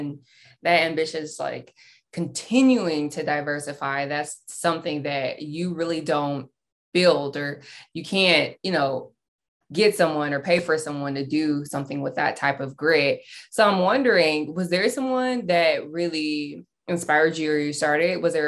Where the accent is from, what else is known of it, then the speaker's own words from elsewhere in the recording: Oklahoma, United States; I'm from Oklahoma and people say the same thing to me.